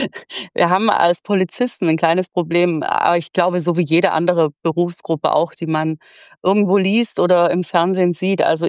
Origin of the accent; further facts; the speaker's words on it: Stuttgart, Baden-Württemberg, Germany; Ich komme ja aus Stuttgart